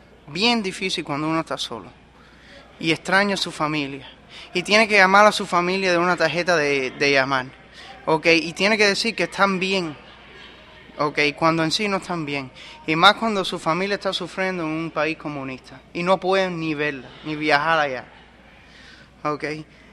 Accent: Miami, Florida, United States; Soy de Miami, soy cubano.

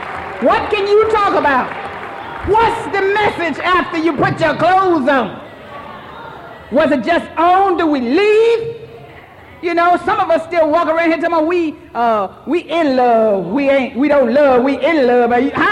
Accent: Hampton, Virginia, United States; You know, I'm come from Hampton, Virginia. You know, some of my folk out here, my sponsees, yes, they are. I love my area.

